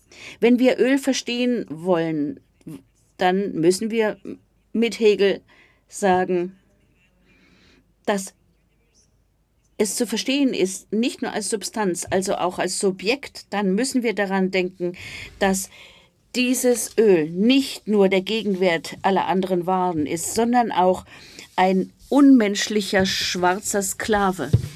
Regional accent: Khanty-Mansi Autonomous Okrug, Russia; Es gab einen weiteren Ort in der Nähe meiner Heimatstadt. Kogalym heißt er, auch ein Zentrum der Ölindustrie.

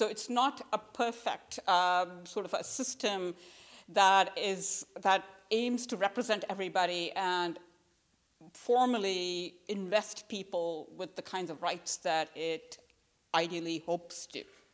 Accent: India; I grew up in India, which is a heavily caste society

